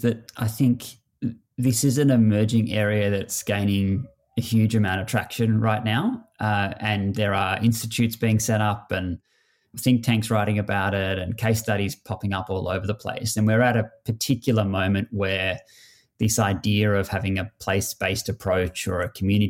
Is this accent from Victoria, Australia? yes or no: yes; Melbourne, Victoria, Australia; where I grew up in St Kilda in inner Melbourne, inner South Melbourne